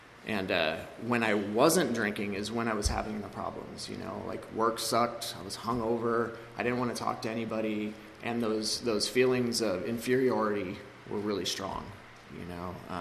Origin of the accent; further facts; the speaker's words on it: Antelope Valley, California, United States; also born or lived in Victorville; I grew up out here in the Antelope Valley until I was a teenager. Then I took a move over to Victorville, which is, for those of you that don't know, it's the other Antelope Valley, basically. So I lived in the desert for a really long time.